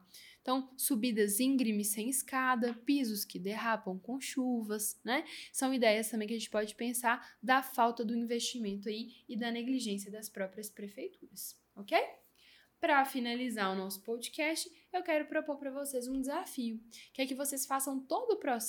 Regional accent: Belo Horizonte, Minas Gerais, Brazil; como eu sou natural de Belo Horizonte, aqui a gente está com muito buraco nas ruas, né?

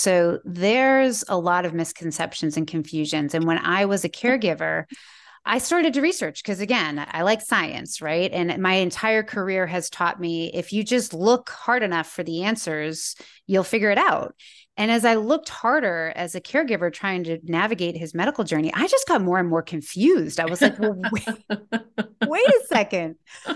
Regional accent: Massachusetts, United States; I grew up in Massachusetts, and so I knew more about Lyme than a lot of people

